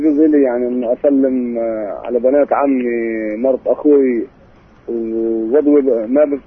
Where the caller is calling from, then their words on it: Ramallah, West Bank, Palestine; رام الله.